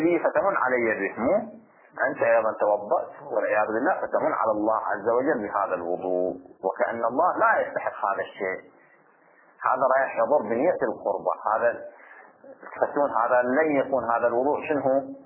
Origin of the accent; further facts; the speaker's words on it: Bahrain; بعض الإشكالات عندنا في البحرين